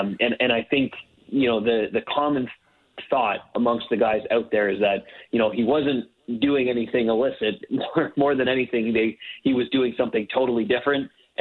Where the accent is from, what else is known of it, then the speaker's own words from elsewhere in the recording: Canada; and I'm a Canadian writer